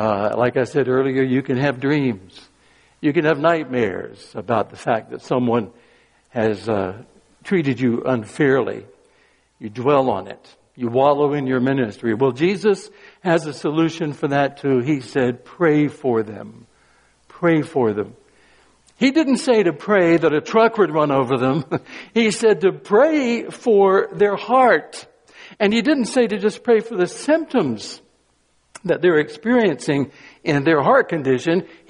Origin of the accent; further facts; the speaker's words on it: Rockingham, North Carolina, United States; True story, when I was a boy, young boy growing up in Rockingham, North Carolina, Mrs. Copeland lived four doors down the street from me.